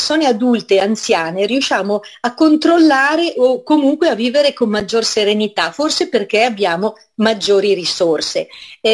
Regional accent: Varese, Lombardy, Italy; noi siamo di Varese per cui ci va bene la zona lombarda

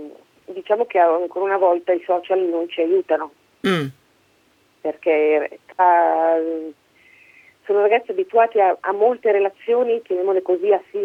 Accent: Milan, Lombardy, Italy; Parto dalla preoccupante, sì, da milanese imbruttita.

